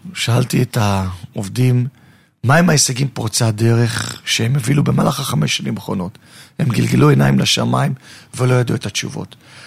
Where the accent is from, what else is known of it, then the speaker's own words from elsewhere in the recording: Holon, Tel Aviv District, Israel; אני גדלתי בחולון, גדלתי בשכונת תל גיבורים, גדלתי בבית של הדיור הציבורי.